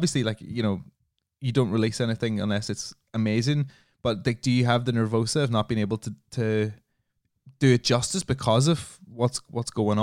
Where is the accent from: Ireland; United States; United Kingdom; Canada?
Ireland; I come from Ireland, so everybody in Ireland and all my friends have fucked off all around the world